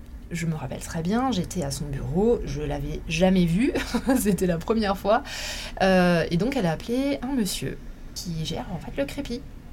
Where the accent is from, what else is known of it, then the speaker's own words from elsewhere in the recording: Mulhouse, Grand Est, France; born there; Je suis née à Mulhouse